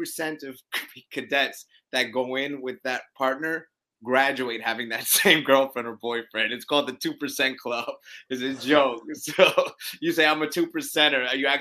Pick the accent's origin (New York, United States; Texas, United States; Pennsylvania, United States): New York, United States; Brooklyn; I'm a New Yorker. Grew up in Brooklyn.